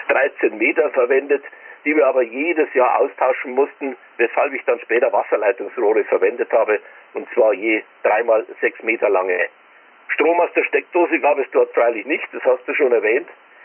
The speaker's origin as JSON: {"language": "German", "town": "Isen", "region": "Bavaria", "country": "Germany", "tie": "born or raised there", "said": "aus meinem Heimatort Isen im Landkreis Erding"}